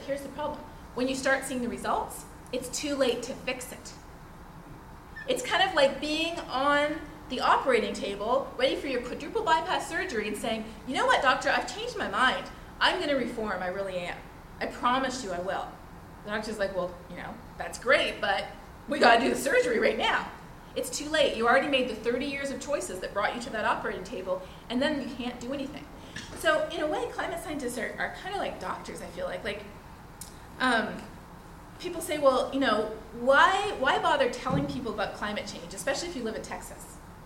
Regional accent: Toronto, Ontario, Canada; I'm from Toronto myself.

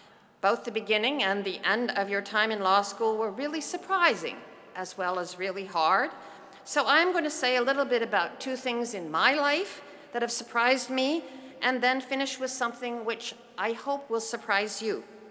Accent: Minnesota, United States; but I grew up in Minnesota, where the death penalty was abolished in 1911, so I never thought about it.

